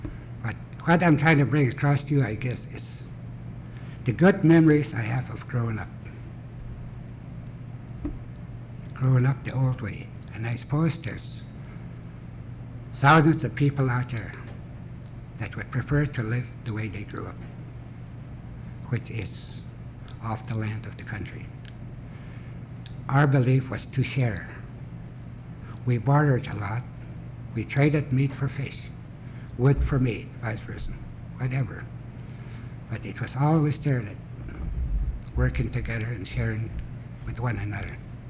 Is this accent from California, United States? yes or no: no; Nulato, Alaska, United States; how I grew up in the Big River country, which is the Yukon River.